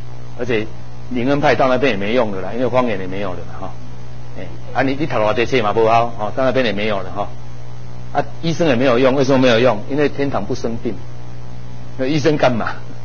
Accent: Changhua County, Taiwan; 在台北哦，我是彰化人

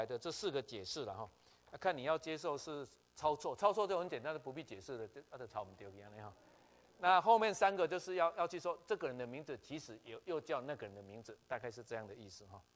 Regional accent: Taiwan; 那我台湾人也是中华民族

